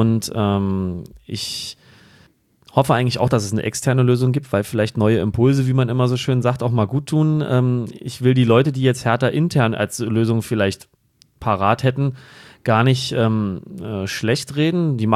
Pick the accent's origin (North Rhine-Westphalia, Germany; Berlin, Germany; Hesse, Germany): Berlin, Germany; als Berliner